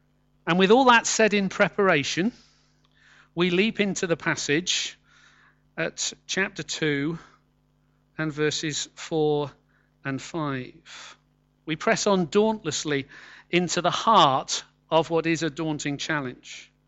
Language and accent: English; England, United Kingdom; Because as English folk, we often like to see the cup extremely half empty.